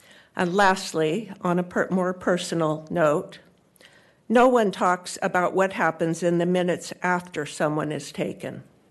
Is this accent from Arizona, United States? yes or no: no; Pocatello, Idaho, United States; born there; now in Rancho Santa Margarita, United States; I'm a 30-year resident of the city of Rancho Santa Margarita. I was born in Pocatello, Idaho, lived in the U.S. my entire life.